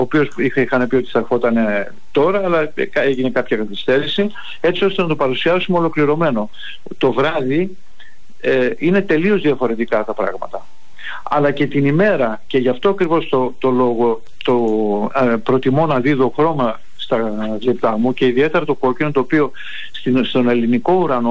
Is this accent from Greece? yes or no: yes; Thessaloniki, Central Macedonia, Greece; το ότι είμαι Θεσσαλονικιός, είναι ακόμη μεγαλύτερη.